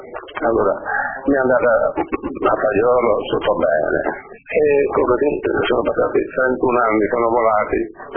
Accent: Molise, Italy; now in Argentina; Io, come ben sapete, sono molisano dell'Alto Molise, un paesetto dell'Alto Molise, immigrai in Argentina prima mio padre nel 1950.

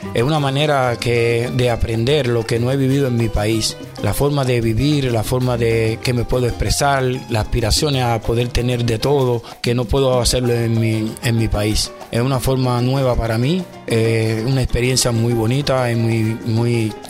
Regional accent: Cuba; Italian is a second language; Tengo 52 anni, vengo da Cuba

